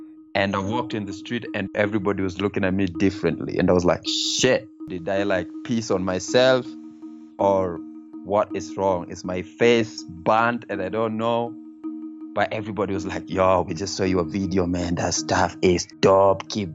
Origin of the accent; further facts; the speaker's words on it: Nairobi, Kenya; Growing up in Kibera is just like anywhere. It's like growing up in heaven.